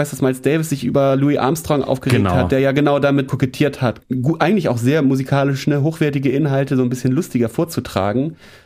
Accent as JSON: {"language": "German", "country": "Germany", "said": "als German"}